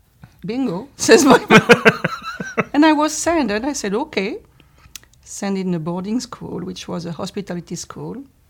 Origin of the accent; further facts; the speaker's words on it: France; English is a second language; moved away as an adult; now in London, United Kingdom; I am from France.